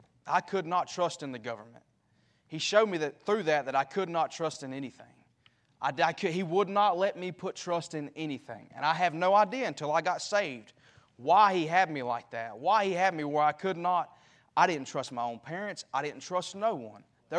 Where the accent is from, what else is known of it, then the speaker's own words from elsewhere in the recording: United States; born there; March of 97, I was born, I was conceived. And born in Caldwell County.